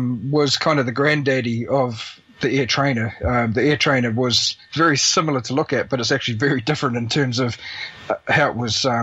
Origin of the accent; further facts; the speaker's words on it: Cambridge, Waikato, New Zealand; Now, I'm from Cambridge.